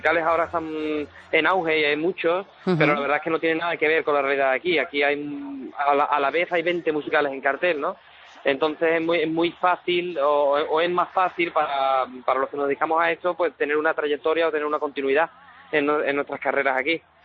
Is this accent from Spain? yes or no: yes; Alcalá de Guadaíra, Andalusia, Spain; moved away as an adult; also born or lived in Madrid; now in England; soy originalmente de Alcalá de Guadaira, sí, un pueblo de Sevilla, sí, pero estuve 10 años viviendo en Madrid